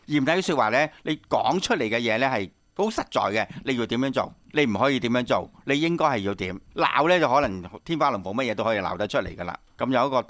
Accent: China; 咁我哋中国人可唔可以咁样讲咧？我自己都唔赞成嘅。

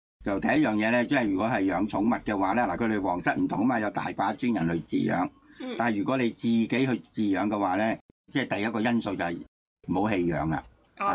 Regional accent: China; 我哋通常我哋中国人都有两个生日嘅噃。

